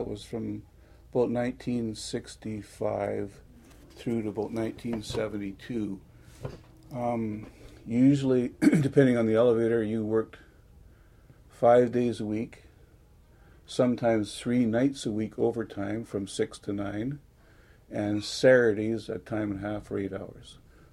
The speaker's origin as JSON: {"language": "English", "town": "Thunder Bay", "region": "Ontario", "country": "Canada", "tie": "born or raised there", "said": "Born and raised in Thunder Bay, yeah."}